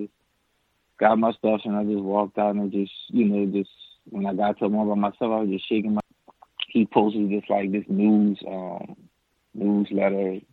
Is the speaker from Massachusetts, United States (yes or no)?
no; New Orleans, Louisiana, United States; So I told him, I'm from New Orleans or whatever.